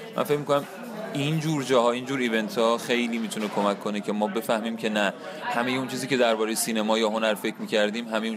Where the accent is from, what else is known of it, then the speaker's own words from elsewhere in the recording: Iran; امسال هم باز من مشخصا از ایران اومدم.